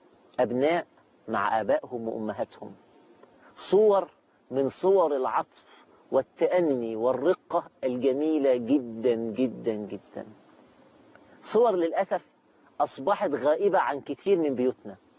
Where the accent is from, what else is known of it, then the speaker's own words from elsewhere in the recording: Egypt; مثل شعبي عندنا في مصر